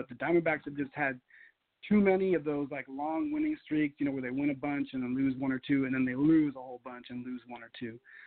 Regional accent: Portland, Oregon, United States; I was working at a weekly Spanish and English language newspaper in my hometown of Portland, Oregon.

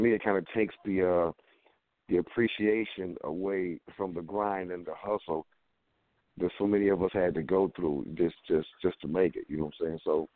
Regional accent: Cleveland, Ohio, United States; moved away as an adult; we came from Cleveland, Ohio. You know, we took one-way bus tickets out to Los Angeles

